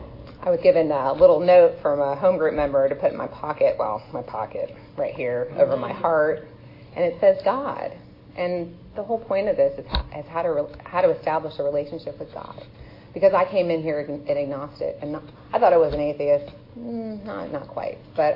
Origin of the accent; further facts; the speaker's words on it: Atlanta, Georgia, United States; I'm from Atlanta, born and raised right here in the city, down by the Emory area, not too far from here.